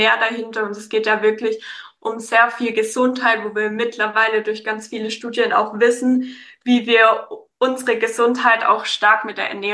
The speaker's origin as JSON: {"language": "German", "region": "Baden-Württemberg", "country": "Germany", "said": "Ich komme aus der Umgebung Stuttgart und bin 25 Jahre alt."}